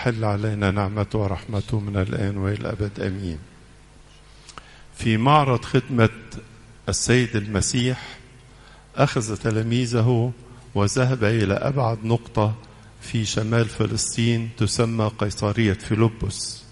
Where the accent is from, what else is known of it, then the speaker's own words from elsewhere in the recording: Egypt; ومن الأسئلة المعتادة لنا كمصريين لما قابلك وأعرف أنك مسيحي أسألك بتروح كنيسة إيه؟